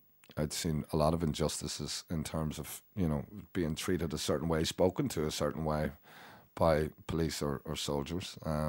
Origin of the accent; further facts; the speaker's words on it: Dublin, Leinster, Ireland; born there; also born or lived in Carlow; I was born in Rotunda here in Dublin, and my mum, we lived on Gardiner Street